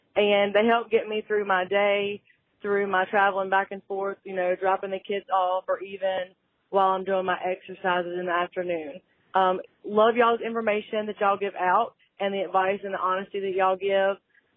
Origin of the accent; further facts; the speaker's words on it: Reidsville, North Carolina, United States; I am from Reidsville, North Carolina, and I love listening to y'all every week on the podcast.